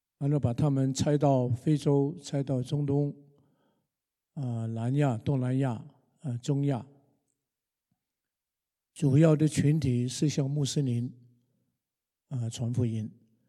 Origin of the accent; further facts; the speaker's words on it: China; 现在好多国家都不给我们中国人签证了